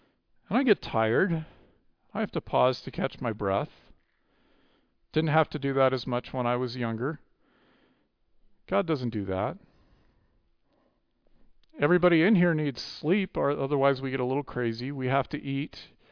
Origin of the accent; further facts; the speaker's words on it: Florida, United States; I walk out of my house and I look at the mountains over there, and I grew up in Florida.